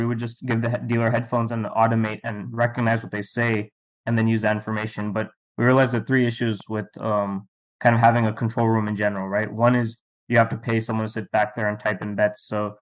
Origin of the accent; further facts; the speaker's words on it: Atlanta, Georgia, United States; I'm from Atlanta. That's kind of where we started.